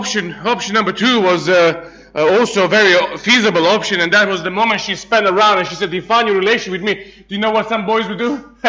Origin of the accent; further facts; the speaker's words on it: Serbia; And I'm a Serbian. I'm from Serbia.